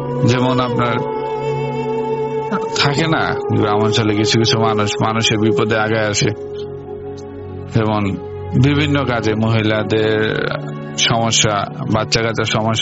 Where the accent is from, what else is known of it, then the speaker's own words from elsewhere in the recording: Brahmanbaria, Chittagong Division, Bangladesh; now in Malaysia; Malaysia থেকে, আমার গ্রামের বাড়ি ব্রাহ্মণবাড়িয়া।